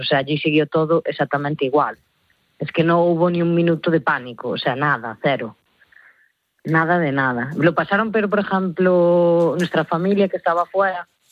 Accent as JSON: {"language": "Spanish", "town": "Sarria", "region": "Galicia", "country": "Spain", "said": "en Sarri, que es de donde soy yo y el entorno nuestro, todos más o menos de aquí"}